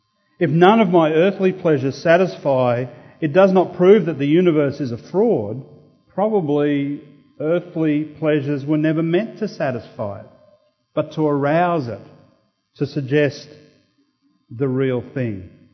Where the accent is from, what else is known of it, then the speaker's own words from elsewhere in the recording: Toowoomba, Queensland, Australia; My brother now lives in our family home that I grew up in Toowoomba